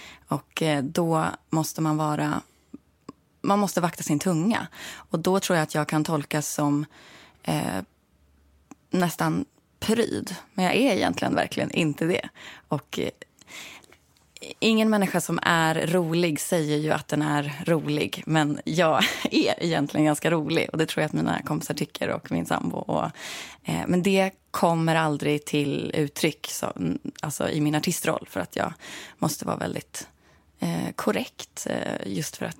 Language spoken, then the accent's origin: Swedish; Katrineholm, Södermanland, Sweden; also born or lived in Stockholm / Nyköping; Sen flyttade vi ut till Sörmland och så är jag uppvuxen i Katrineholm och Nyköping.